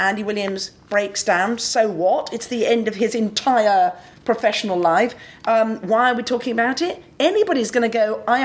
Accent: Scotland, United Kingdom; Oh, I'm Scottish.

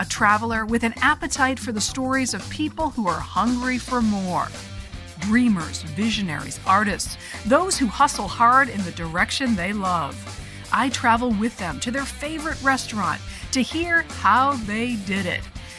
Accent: Boston, Massachusetts, United States; I'm from Boston.

